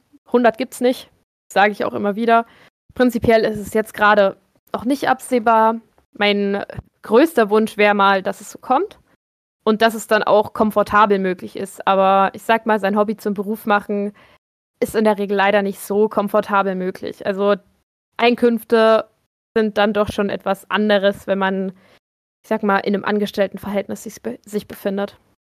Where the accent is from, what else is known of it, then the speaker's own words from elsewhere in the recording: Meissen, Saxony, Germany; die Stadt Meißen in Sachsen ist meine Heimatstadt. Ist eine wunderschöne, wunderschöne, super alte Stadt.